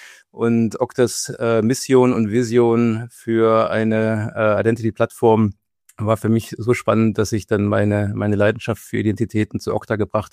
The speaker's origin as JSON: {"language": "German", "town": "Kassel", "region": "Hesse", "country": "Germany", "said": "Also erstmal komme ich sozusagen aus Kassel, bin eher ein Wirtschaftsflüchtling, den dann vielleicht doch auch ein bisschen die Fußballleidenschaft in den Süden getrieben hat."}